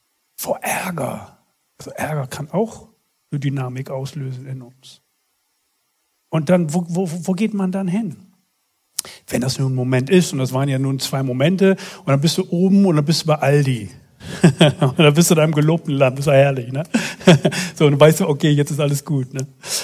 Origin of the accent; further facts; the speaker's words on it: Bremen, Germany; also bei uns in Bremen, da sieht man schon am Mittwoch, wer Samstag zu Besuch kommt, weil alles so flach ist.